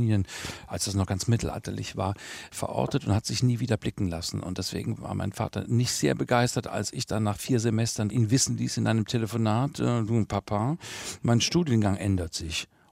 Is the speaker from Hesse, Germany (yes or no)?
yes; Hesse, Germany; born there; Ich bin ja in Südhessen geboren.